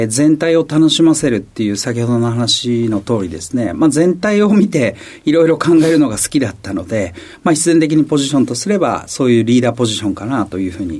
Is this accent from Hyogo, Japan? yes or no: yes; Kobe, Hyogo, Japan; 兵庫県神戸市です。